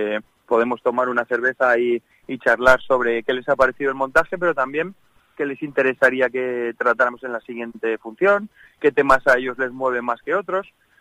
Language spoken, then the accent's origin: Spanish; Cantabria, Spain; yo soy de Cantabria y me encantaría llevar este proyecto a Cantabria